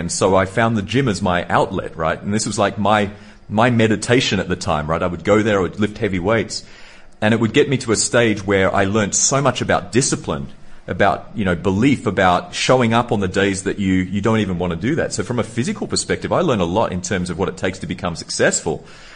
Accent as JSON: {"language": "English", "town": "Sydney", "region": "New South Wales", "country": "Australia", "tie": "born there", "said": "Yeah, so I was born in Sydney, Australia"}